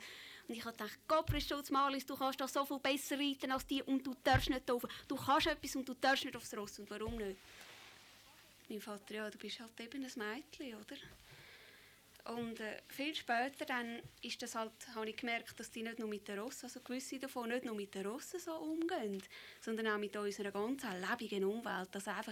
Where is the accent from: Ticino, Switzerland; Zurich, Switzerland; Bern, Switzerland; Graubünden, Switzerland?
Zurich, Switzerland; Ich bin in Zürich aufgewachsen.